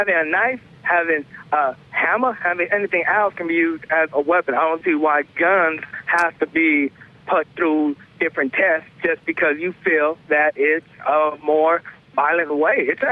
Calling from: Texas, United States; I'm calling straight from Texas.

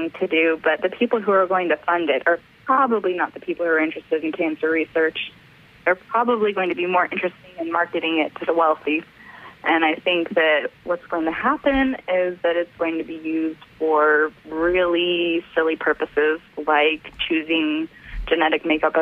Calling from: San Francisco, California, United States; from San Francisco.

